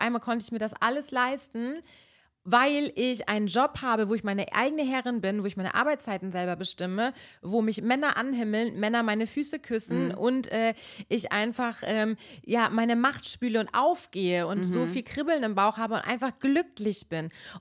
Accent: Berlin, Germany; Ja, ich bin aus Berlin, schreib mir eine PN.

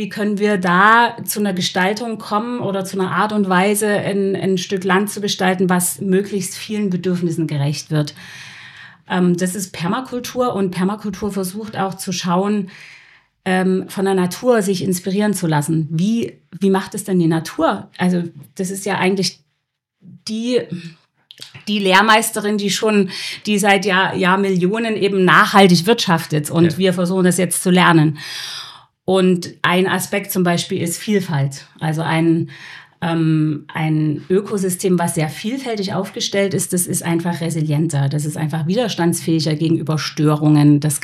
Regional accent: Saxony, Germany; Ich bin in der Sächsischen Schweiz aufgewachsen und habe dann eine Ausbildung im Allgäu gemacht und ein Jahr in Glasgow gelebt.

